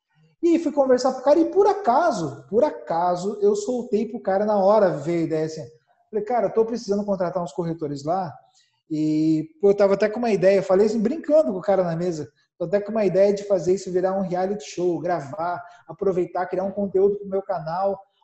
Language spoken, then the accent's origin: Portuguese; Paraná, Brazil; also born or lived in Santa Catarina; E eu, na verdade, sou paranaense, mas morava em Santa Catarina.